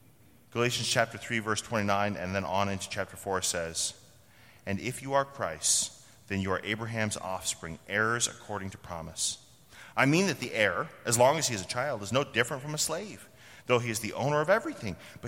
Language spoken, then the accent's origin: English; Vermont, United States; And so growing up in the town where Ben and Jerry's comes from